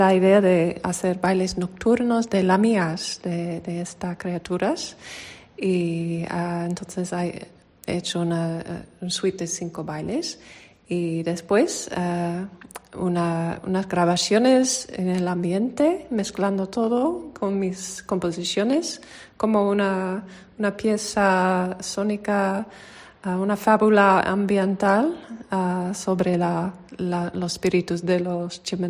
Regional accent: Colorado, United States; soy de los Estados Unidos, de Colorado, y he venido aquí a Lomón, a la residencia aquí en Valdeeco

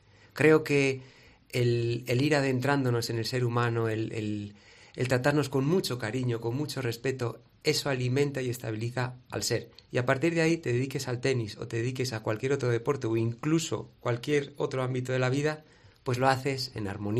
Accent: Arnedo, La Rioja, Spain; Sí, en mi tierra.

